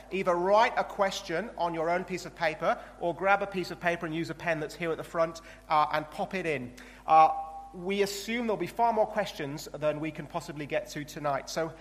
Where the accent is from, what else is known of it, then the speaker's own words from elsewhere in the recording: England, United Kingdom; I'm English